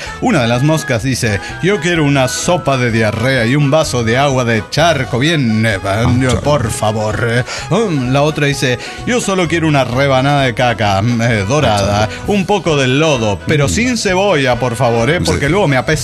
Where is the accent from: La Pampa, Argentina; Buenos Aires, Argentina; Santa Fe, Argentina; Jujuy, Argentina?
Buenos Aires, Argentina; de Buenos Aires, Argentina. Bueno, vengo con otro clásico.